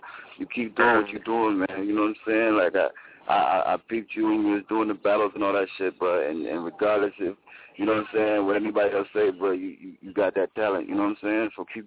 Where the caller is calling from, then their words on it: Philadelphia, Pennsylvania, United States; Calling you straight out of Philadelphia, Pennsylvania, man.